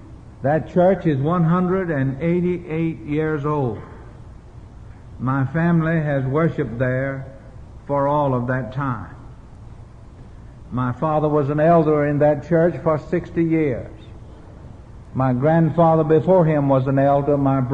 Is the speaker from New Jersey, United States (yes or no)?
no; Kingstree, South Carolina, United States; In my hometown and Bennett Brown's hometown of King Street, South Carolina, the Williamsburg Presbyterian Church was founded in 1736.